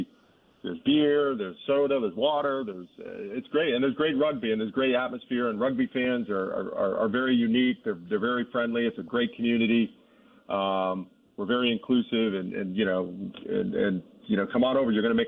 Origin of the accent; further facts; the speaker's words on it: New Hampshire, United States; Yeah, great by your standards. I'm from New Hampshire, Newell, so